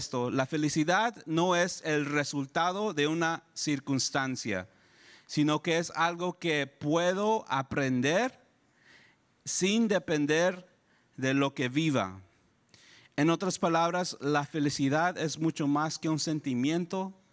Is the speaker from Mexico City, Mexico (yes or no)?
yes; Mexico City, Mexico; born there; yo nací en el 1984 en la Ciudad de México, que antes se decía el Distrito Federal